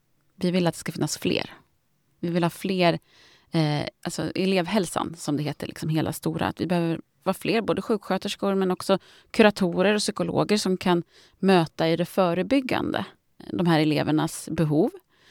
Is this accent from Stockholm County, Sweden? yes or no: yes; Österåker, Stockholm County, Sweden; Om jag säger att jag är från Österåker när jag är ute i Sverige